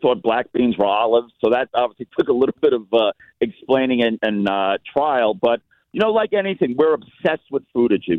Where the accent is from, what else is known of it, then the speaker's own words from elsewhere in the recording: New York, United States; moved away as an adult; now in Australia; So I'm from New York, and people are like, oh, and you're a New Yorker selling Mexican food in Australia.